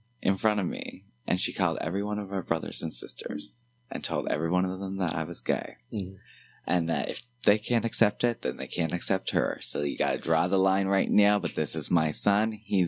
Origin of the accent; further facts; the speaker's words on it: Cape Breton Island, Nova Scotia, Canada; moved away; So I moved away from Cape Breton Island for a little bit, and I went home, and it was Christmas Eve, actually.